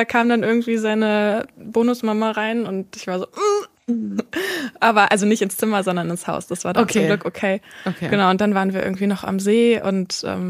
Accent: Berlin, Germany; ich bin 28 Jahre alt. Ich komme aus dem Rand von Berlin

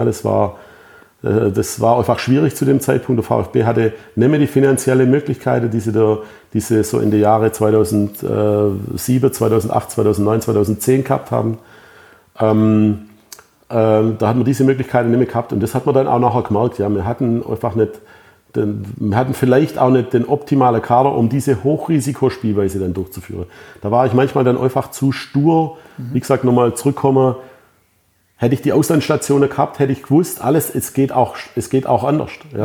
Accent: Baden-Württemberg, Germany; Dann, ich komme aus Württemberg sogar.

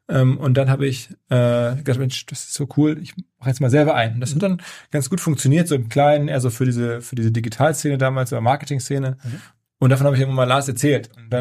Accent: Essen, North Rhine-Westphalia, Germany; Ich bin in Essen groß geworden, da sehr stark im Fußballverein sozialisiert

